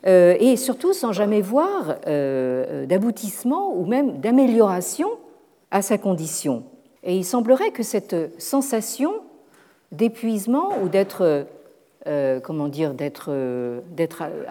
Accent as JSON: {"language": "French", "town": "Paris", "region": "Île-de-France", "country": "France", "said": "en tant que Parisien, je ne le fais plus maintenant"}